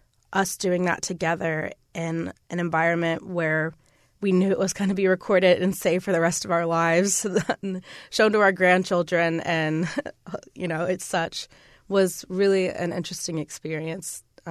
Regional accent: Louisville, Kentucky, United States; I'm coming from Louisville, where I just have always been a city girl

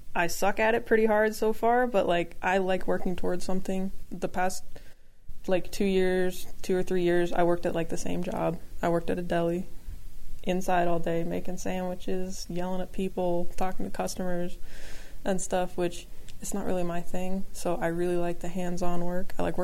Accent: Charlotte, North Carolina, United States; I wanted to get started with the Charlotte Fire Department back in my home state

